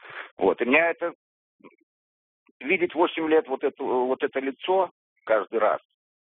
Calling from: Chicago, Illinois, United States; Я звоню вам из Чикаго.

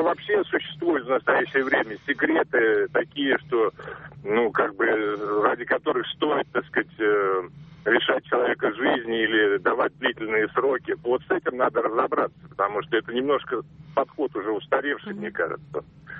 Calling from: Moscow, Russia

